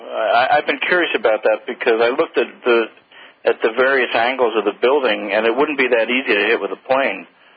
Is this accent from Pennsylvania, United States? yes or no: yes; Philadelphia, Pennsylvania, United States; moved away as an adult; now in Thailand; Yeah, I I'm from Philadelphia originally. I've been here 2 years.